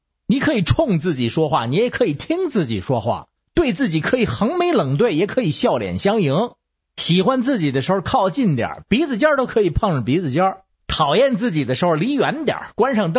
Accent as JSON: {"language": "Chinese", "region": "Beijing", "country": "China", "said": "好，我是北京的"}